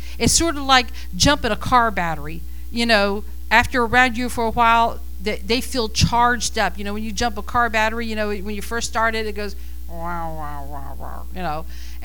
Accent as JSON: {"language": "English", "country": "United States", "tie": "born there", "said": "I thank you, God, that I was born in America. Oh, thank God. I'm a patriot at heart."}